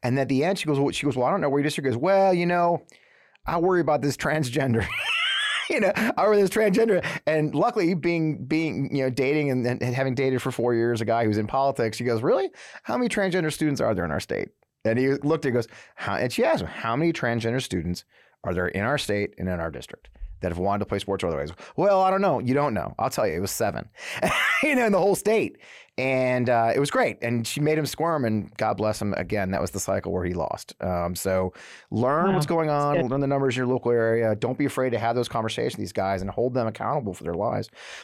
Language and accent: English; Georgia, United States; a judge in my hometown when I lived in Georgia